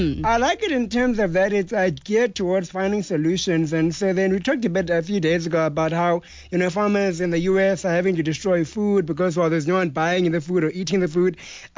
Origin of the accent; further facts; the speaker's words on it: Emalahleni, Mpumalanga, South Africa; Now, that's back in my hometown of Emalahleni, actually.